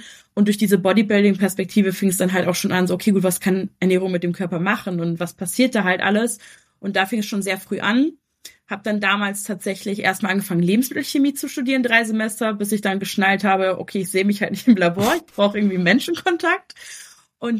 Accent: Münster, North Rhine-Westphalia, Germany; ich komme aus Münster, bin 26 Jahre alt

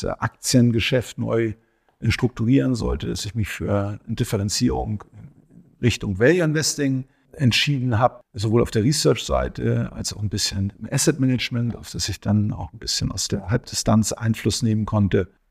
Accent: Hamburg, Germany; Ja, ich bin in Hamburg aufgewachsen, habe da meine Banklehre gemacht, BWL studiert in Hamburg

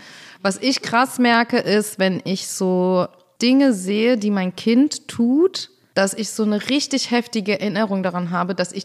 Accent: Mainz, Rhineland-Palatinate, Germany; So, an Mainzer, hi, so. Und, ich komme aus Mainz.

